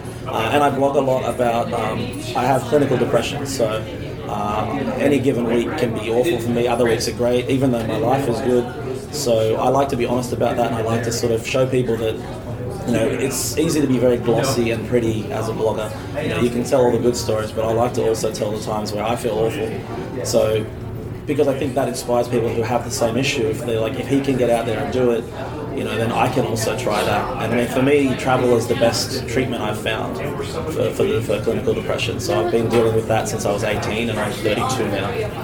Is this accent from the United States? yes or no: no; New South Wales, Australia; I grew up in a village of 50 in northern New South Wales, up in the mountains. So it's green. We get snow in the winter. My family is 15 of them, so it wasn't a really exciting place to grow up, but it's beautiful. I go back once a year when I can.